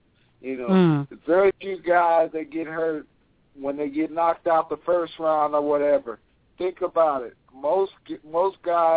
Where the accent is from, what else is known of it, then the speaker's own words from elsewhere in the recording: Indianapolis, Indiana, United States; I won in my hometown of Indianapolis, Indiana.